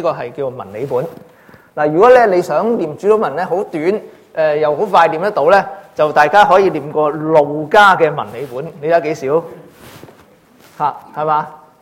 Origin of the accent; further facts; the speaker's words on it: China; 我哋中國人咧，本來係非常之精明計算